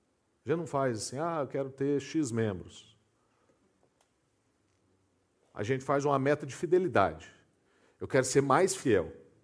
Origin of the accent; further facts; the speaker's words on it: Inhumas, Goiás, Brazil; born there; A cidade onde eu nasci tem um alcunha que chama Goiabeira. A cidade chama Inhumas